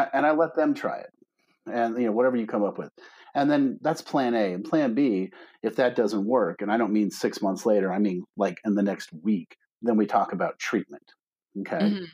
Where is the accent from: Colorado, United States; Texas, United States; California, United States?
California, United States; Palo Alto; I grew up in Palo Alto, California, in a back when it was a town that nobody had heard of, by the way.